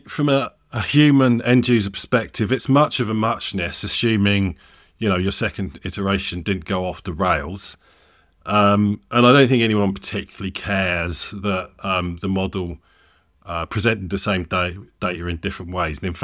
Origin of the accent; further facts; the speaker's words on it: United Kingdom; We're British, right? We like to, you know, crisp ourselves up in the blazing sun because we see it so infrequently.